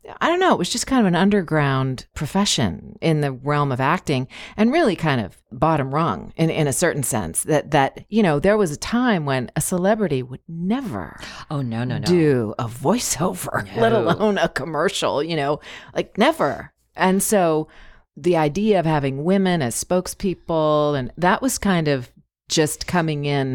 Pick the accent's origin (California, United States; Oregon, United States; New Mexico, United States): California, United States; Goleta; now in Los Angeles, United States; I grew up in Goleta and came here to LA to go to acting school at USC